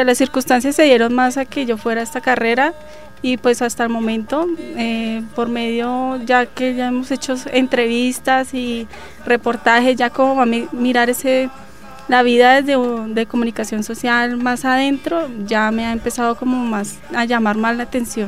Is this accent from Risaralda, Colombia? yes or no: no; Bogotá, Colombia; soy de la ciudad de Bogotá, estudio comunicación social.